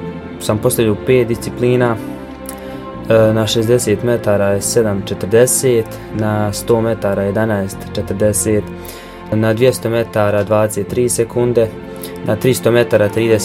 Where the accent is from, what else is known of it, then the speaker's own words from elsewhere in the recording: Brčko, Brčko District, Bosnia & Herzegovina; iz Brčkog sam